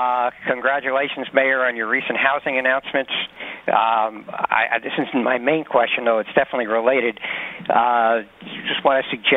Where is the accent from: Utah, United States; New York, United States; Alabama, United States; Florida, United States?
New York, United States; But my main issue is I'm from Inwood, as Brian said, and there's a neighborhood planning process been going on for a while.